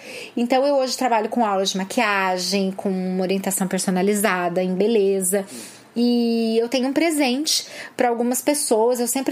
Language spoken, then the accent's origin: Portuguese; Paraná, Brazil; eu não moro aqui há muito tempo, não. Eu sou do Paraná.